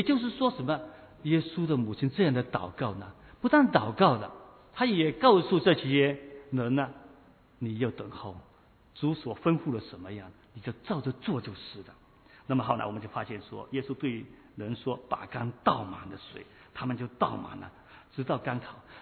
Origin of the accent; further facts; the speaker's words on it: China; 我们中国人常常讲好死不如赖活的，对不对？